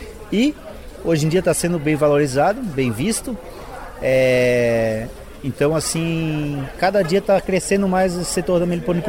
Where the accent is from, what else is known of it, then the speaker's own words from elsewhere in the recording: São José, Santa Catarina, Brazil; Eu sou de São José, né?